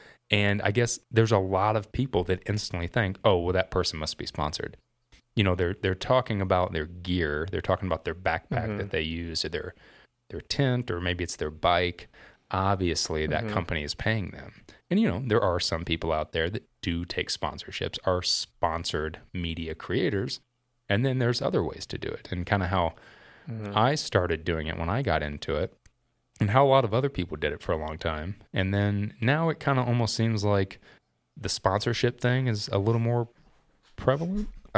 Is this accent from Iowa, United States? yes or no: no; Indiana, United States; I should know this stuff. I grew up in Indiana.